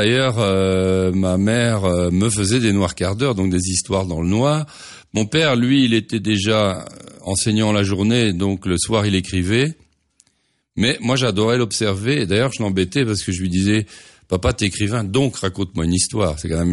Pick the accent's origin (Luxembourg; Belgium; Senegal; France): Belgium; Mons, Wallonia; En réalité, c'est surtout autour de la ville de Mons, donc ma ville natale.